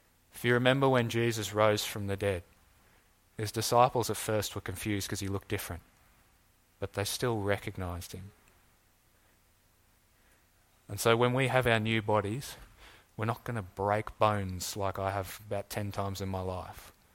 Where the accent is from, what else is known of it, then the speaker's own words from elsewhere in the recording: Australia; We are not Australian. I mean, we are Australian, aren't we?